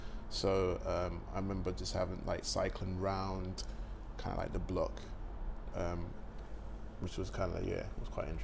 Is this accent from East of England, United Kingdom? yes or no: yes; Norwich, East of England, United Kingdom; also born or lived in Ghana; And then moved to Norwich, actually.